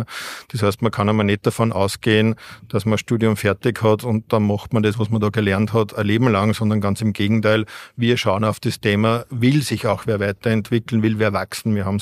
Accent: Austria; wie man vielleicht als Österreicher mal aufschlägt

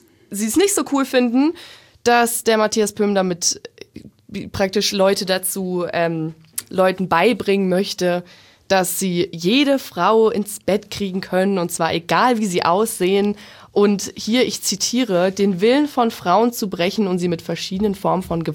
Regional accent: Bavaria, Germany; Genau, bin ich aus Bayern.

